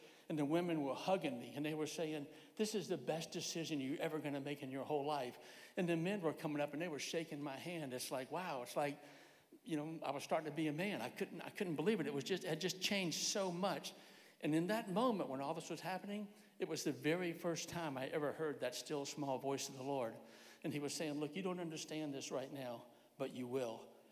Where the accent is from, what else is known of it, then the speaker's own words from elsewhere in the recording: Virginia Beach, Virginia, United States; I grew up right here in Virginia Beach, and I grew up in a little Baptist church on Pleasure House Road called Bayside Baptist Church.